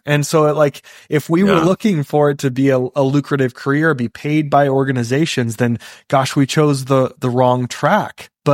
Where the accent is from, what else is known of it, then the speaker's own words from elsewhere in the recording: Idaho, United States; And like, I grew up in Idaho, and people wouldn't think this, like, we're near Oregon and Washington